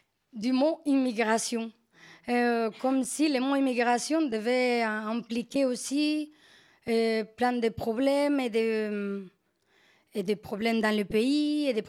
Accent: Spain; French is a second language; moved away; moi, je sais que je suis espagnole. Et je le sais, je le savais.

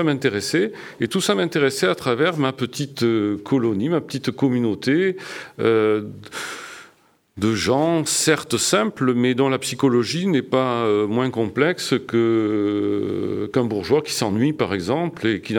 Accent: Nouvelle-Aquitaine, France; j'ai grandi près de Saint-Seurin, j'ai eu beaucoup d'attaches familiales de ce côté-là. Je me sens également très français

